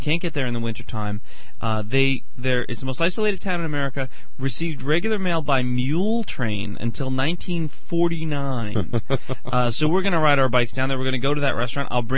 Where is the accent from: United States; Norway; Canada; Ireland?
Ireland; Do you know what I like about being Irish?